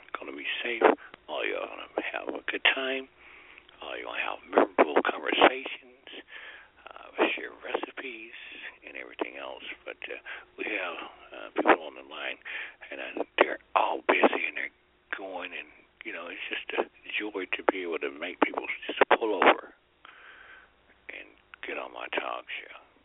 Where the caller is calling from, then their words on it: Snellville, Georgia, United States; I'm calling from the Promised Land, Snellville, Georgia.